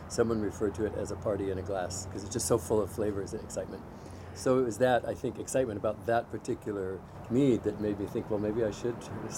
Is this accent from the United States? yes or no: yes; Soldotna, Alaska, United States; That's what I knew it as growing up in Soldotna.